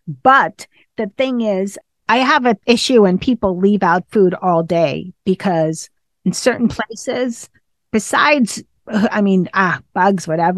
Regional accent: Northeast, United States; I'm originally from the Northeast

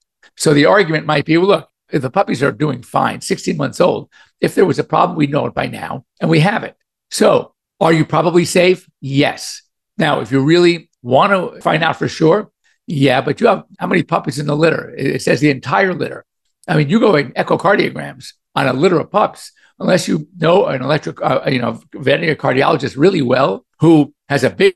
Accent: New York, United States; moved away; I used to be a Yankees fan because I grew up in New York. We moved here to California in 1962.

